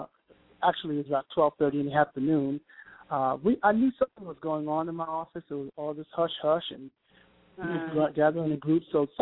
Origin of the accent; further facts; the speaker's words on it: New York City, New York, United States; now in Macon, United States; I'm originally from New York City.